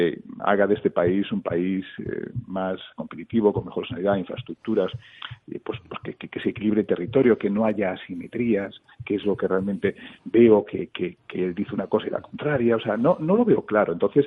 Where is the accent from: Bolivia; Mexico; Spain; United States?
Spain; Yo soy galeguista, pero soy español